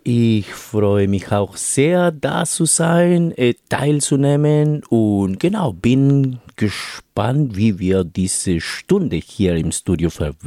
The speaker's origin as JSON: {"language": "German", "country": "Peru", "second_language": "German", "said": "Ich komme aus Peru her."}